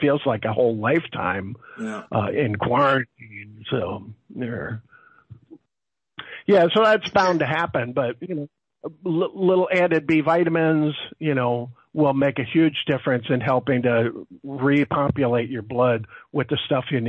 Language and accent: English; New York, United States; You know, I mean, I grew up in New York, so I sort of rat-a-tat-tat when I talk.